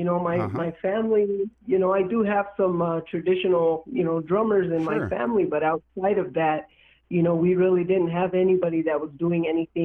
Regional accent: Ohkay Owingeh, New Mexico, United States; So I'm born and raised in Okaawinge, New Mexico, second of eight children.

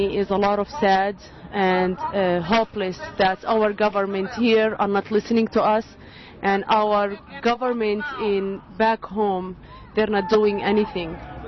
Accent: Palestine; also born or lived in Jordan; I am from Palestine, but born in Jordan, as most of Palestinians who's been refugee in other country.

